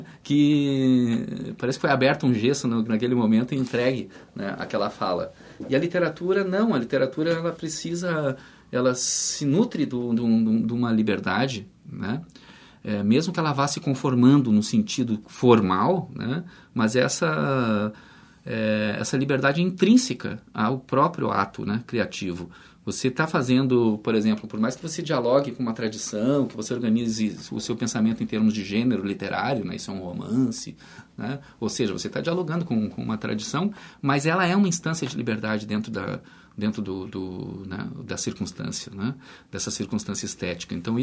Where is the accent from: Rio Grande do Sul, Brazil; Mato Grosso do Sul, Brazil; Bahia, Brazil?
Rio Grande do Sul, Brazil; Canoas; Eu próprio me criei em Canoas, por exemplo, né?